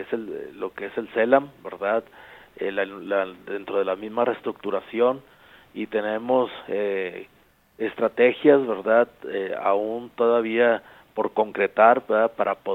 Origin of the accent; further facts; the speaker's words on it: Matamoros, Tamaulipas, Mexico; yo soy de México, de la diócesis de Matamoros, ¿verdad?, que está en el noreste de México, y que yo estudié ahí en el seminario de Matamoros